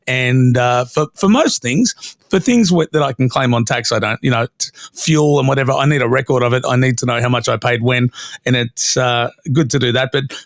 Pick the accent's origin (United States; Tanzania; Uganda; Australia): Australia; As an Australian, I was embarrassed.